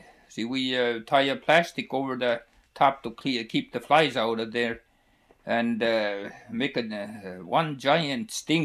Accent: Michigan, United States; born there; now in Ruby, United States; I was born in the States, in Upper Michigan, but there was a place. There was about 300 farmers or Finnish settlers there, and one Scotchman.

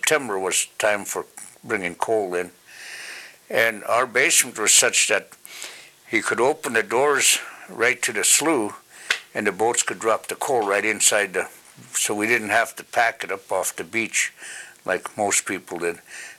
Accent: Seldovia, Alaska, United States; So growing up in Saldovia was interesting that I don't know of any kid that didn't have to do chores.

